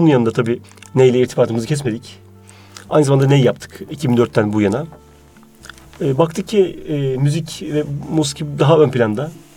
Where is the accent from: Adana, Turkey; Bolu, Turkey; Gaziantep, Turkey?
Bolu, Turkey; Gerede; ben 1982 yılında Bolu Geride'de dünyaya geldim.